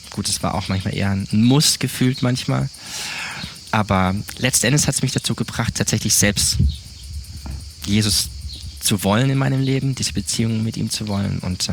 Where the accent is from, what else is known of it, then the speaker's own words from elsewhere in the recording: Baden-Württemberg, Germany; Ich bin aufgewachsen in Süddeutschland, Südbaden. Eins von vier Kindern meiner Eltern. Ich kann sagen, ich hatte das Vorrecht, in einer christlichen Familie aufgewachsen zu sein